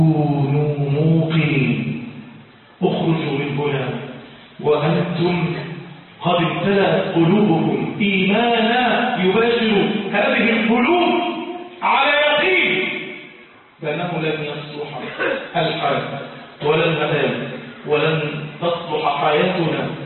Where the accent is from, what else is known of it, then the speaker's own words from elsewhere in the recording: Egypt; اللهم أمننا في بلدنا مصر،